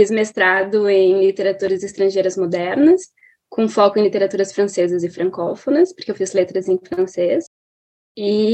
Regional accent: Vacaria, Rio Grande do Sul, Brazil; A minha região, por exemplo, fala você.

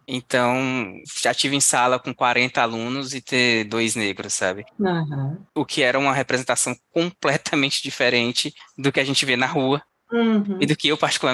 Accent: Fortaleza, Ceará, Brazil; Eu sou de Fortaleza, né?

